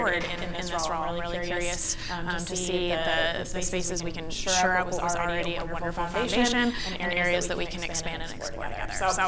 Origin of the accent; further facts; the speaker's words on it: Maryland, United States; So I'm an East Coaster. I grew up outside of Washington, D.C. We were the Southern family. All of my family is from New England. We lived outside of D.C.